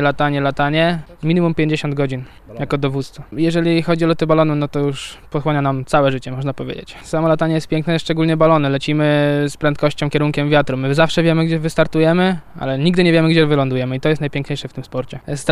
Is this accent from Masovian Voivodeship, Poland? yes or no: no; Krosno, Subcarpathian Voivodeship, Poland; jesteśmy z Krosna, Celfast Balon Team. Mój pierwszy lot, ojej, w Krośnie ze znajomym, miałem bodajże 13 czy 14 lat